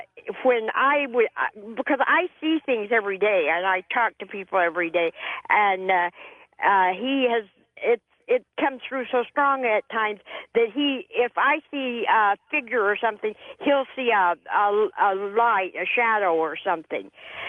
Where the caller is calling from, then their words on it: Bakersfield, California, United States; Hi, George. This is … I'm calling from Bakersfield.